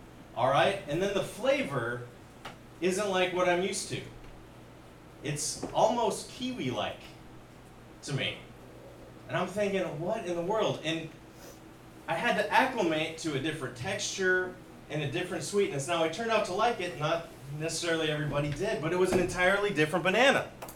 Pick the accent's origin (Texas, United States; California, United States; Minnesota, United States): Minnesota, United States; So all my life, here in the United States, Midwest, I grew up in Minnesota, then here, but I stayed in the center of the country for the most part.